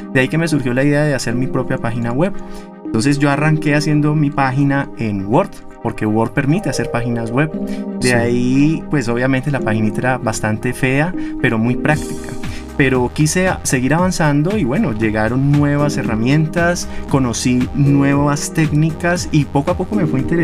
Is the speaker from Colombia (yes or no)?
yes; Cali, Valle del Cauca, Colombia; yo soy caleño